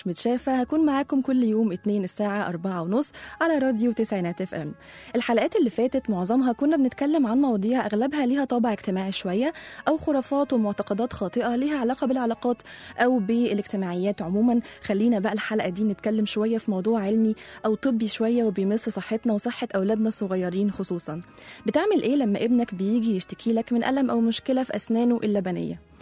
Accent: Egypt; أطفال كتير عندنا في مصر وأكيد أنا منهم

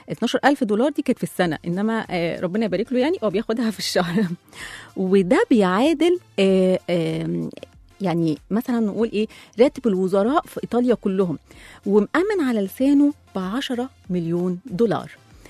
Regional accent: Egypt; واحنا كمصريين الدولار بكام النهاردة؟

